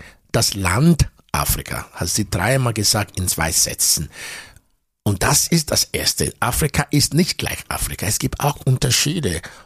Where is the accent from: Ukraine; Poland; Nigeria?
Nigeria; first language Edo; German is a second language; das ist ein Wort aus meiner Muttersprache Edo, eine von 400 Sprachen, die man in Nigeria spricht und bedeutet spielend erleben.